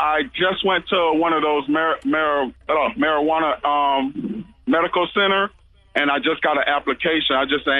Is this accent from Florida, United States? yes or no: yes; Hollywood, Florida, United States; Hi. I'm from Hollywood, Florida.